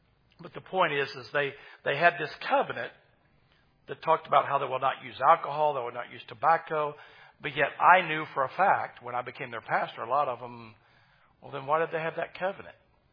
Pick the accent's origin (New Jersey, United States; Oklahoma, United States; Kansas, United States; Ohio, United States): Oklahoma, United States; Of course, I'm from Oklahoma. I don't realize they grow tobacco, you know, there in Kentucky.